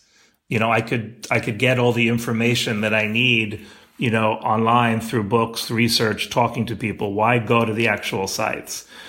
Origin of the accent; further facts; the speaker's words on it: United States; I'm from the U.S., I'm also a Canadian citizen